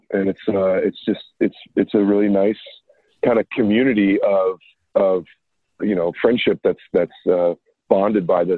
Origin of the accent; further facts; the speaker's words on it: St. Louis, Missouri, United States; Growing up in St. Louis, like, it's a Cardinals town. It's a baseball town, right?